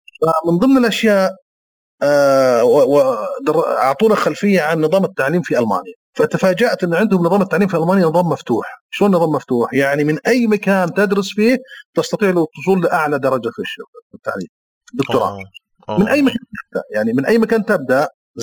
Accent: Saudi Arabia; لا موجود عندنا بالسعودية.

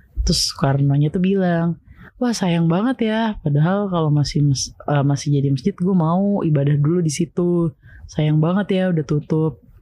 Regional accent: Indonesia; Terus dia nanya-nanya, kalian dari mana gitu kan. Kita dari Indonesia.

